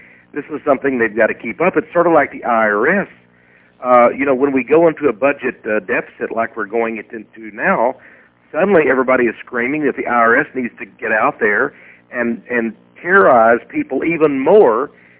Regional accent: Texas, United States; Well, in other words, as a Texan, if I go to California, I pay more in college.

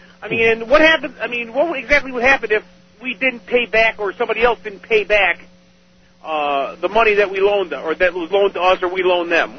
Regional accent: Oneonta, New York, United States; I'm from Oneonta.

